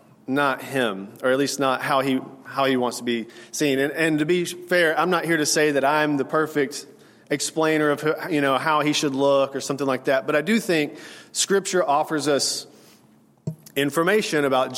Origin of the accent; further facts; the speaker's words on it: United States; But maybe because I'm an American and we didn't have kings